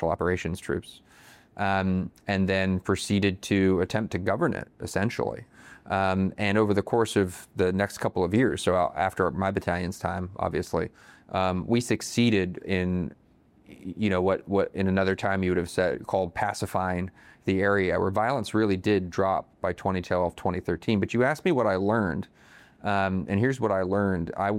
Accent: Virginia, United States; I grew up here in the Northern Virginia suburbs.

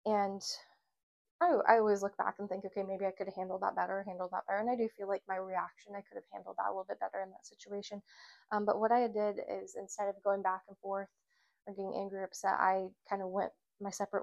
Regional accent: Indiana, United States; now in California, United States; I was going to leave California and go back to Indiana, go back to my hometown.

